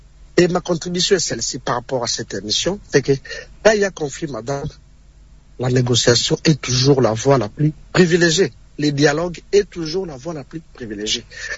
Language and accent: French; DR Congo; nous, les Congolais.